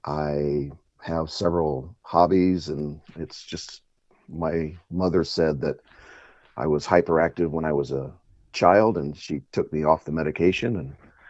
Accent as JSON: {"language": "English", "town": "Imperial Beach", "region": "California", "country": "United States", "tie": "born or raised there", "also_born_or_lived": "England / Arizona / Oregon", "said": "I am actually from the West Coast. I was actually born in England. My father was in the Air Force, but they're natives of San Diego area, in Imperial Beach specifically. So I was raised in Imperial Beach and then spent a little bit of time in Arizona and Oregon."}